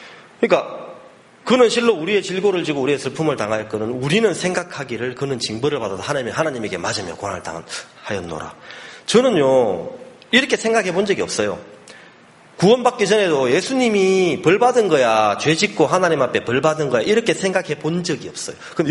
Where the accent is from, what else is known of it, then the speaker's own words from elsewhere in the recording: South Korea; 내가 한국 사람으로 태어나서 대한민국에 자라면서 김치 먹고 된장 먹고 이렇게 자랐기 때문에